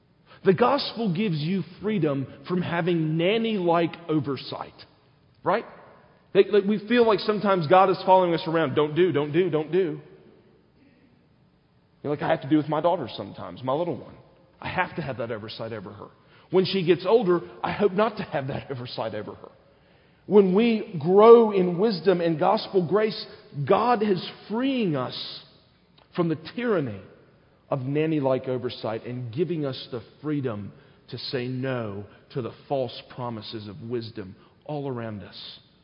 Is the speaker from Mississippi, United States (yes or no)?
no; South Carolina, United States; It's a culture I grew up around in South Carolina.